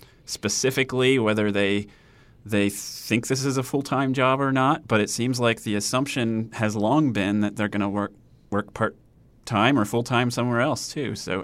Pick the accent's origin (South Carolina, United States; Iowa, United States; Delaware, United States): Delaware, United States; born or raised there